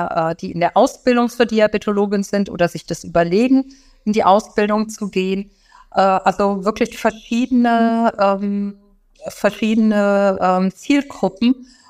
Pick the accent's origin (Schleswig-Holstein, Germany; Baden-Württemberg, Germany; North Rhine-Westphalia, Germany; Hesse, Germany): Hesse, Germany; ich komme auch aus dem Rhein-Main-Gebiet